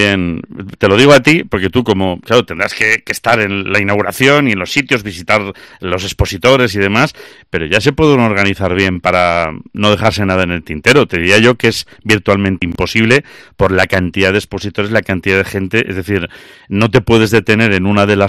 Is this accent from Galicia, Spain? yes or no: yes; Galicia, Spain; los que somos de Galicia